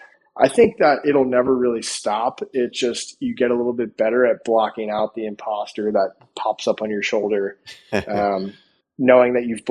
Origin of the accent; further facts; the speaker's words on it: New Jersey, United States; I come from South Jersey, which is typically not that big of a, or back then it wasn't a hotbed for pumping out Division I lacrosse players.